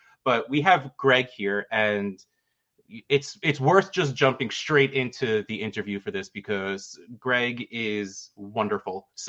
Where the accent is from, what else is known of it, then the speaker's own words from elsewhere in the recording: New Jersey, United States; I'm from New Jersey.